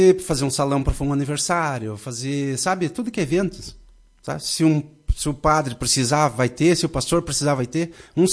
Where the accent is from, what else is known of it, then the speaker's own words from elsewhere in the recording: Caseiros, Rio Grande do Sul, Brazil; Não, eu sou de Caseiros.